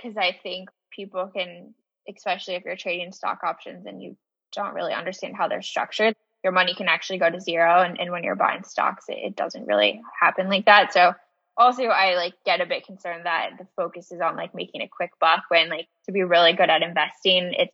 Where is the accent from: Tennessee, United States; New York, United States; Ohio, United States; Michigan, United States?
Ohio, United States; Bexley; So she took me to the local Chase Bank in my hometown of Bexley, Ohio, and they set me up with mutual funds, I think.